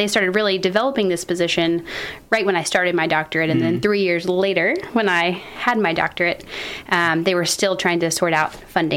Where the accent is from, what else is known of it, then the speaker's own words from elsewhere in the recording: Lexington, Kentucky, United States; I am from right here in Lexington.